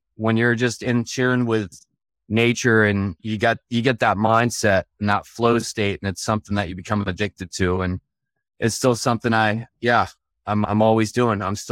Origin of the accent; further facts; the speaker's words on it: Cocoa Beach, Florida, United States; I am literally at the moment sitting in my house where I was hometown, born and raised, Cocoa Beach, Florida.